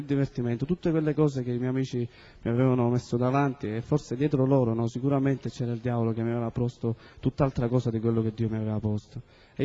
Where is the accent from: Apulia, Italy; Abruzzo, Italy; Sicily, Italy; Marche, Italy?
Sicily, Italy; Bagheria; con tutte le scuole che c'erano a Bagheria, io vengo da Bagheria